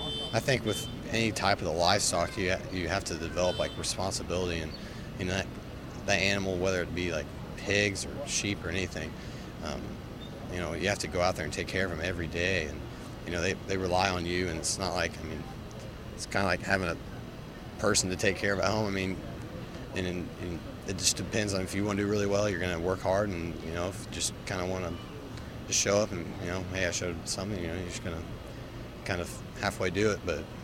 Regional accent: Hope, Indiana, United States; I'm from Hope, Indiana, and it's my 10th year.

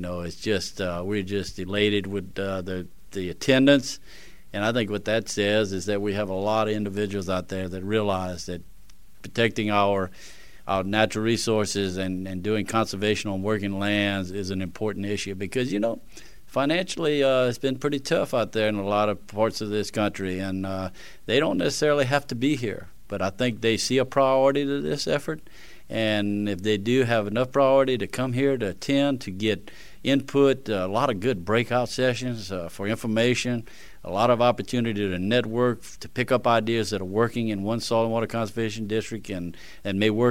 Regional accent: Basile, Louisiana, United States; I'm from Bazille, Louisiana, in Cajun country.

